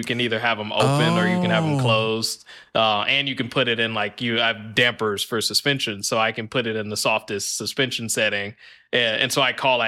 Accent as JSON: {"language": "English", "town": "Oakland", "region": "California", "country": "United States", "said": "So Oakland, San Francisco, and I'm from Oakland originally."}